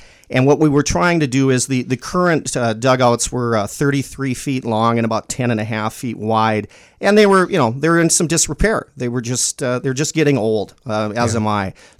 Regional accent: Jamestown, North Dakota, United States; Yeah, I am originally from Jamestown. I attended high school here

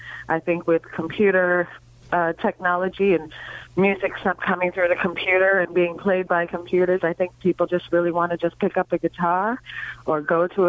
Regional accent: Kentucky, United States; I know it was when I was a kid, you know, well, in Kentucky, growing up in Kentucky, you could turn on the TV

